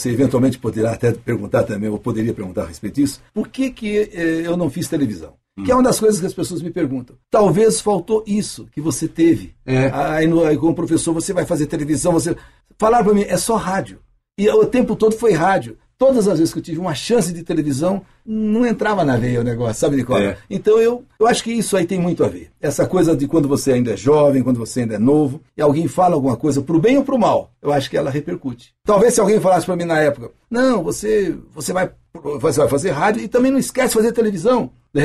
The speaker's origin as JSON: {"language": "Portuguese", "town": "Sertaneja", "region": "Paraná", "country": "Brazil", "tie": "born or raised there", "said": "a minha mãe, então, mudou-se de um patrimônio que nós morávamos, que era Paranagi, onde eu nasci, inclusive, é um patrimônio, não é um município, é um município de Sertaneja. Então nós saímos de Paranagi e fomos para Sertaneja."}